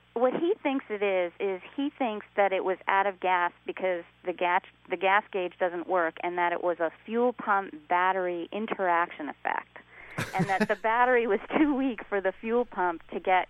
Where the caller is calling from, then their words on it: Palo Colorado Canyon, California, United States; I'm calling from Palo Colorado Canyon in California.